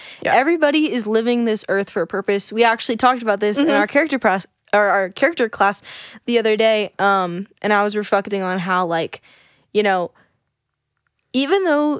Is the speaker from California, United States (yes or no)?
yes; California, United States; now in Florida, United States; which I'm so grateful for growing up in California, but also really grateful for the move to Florida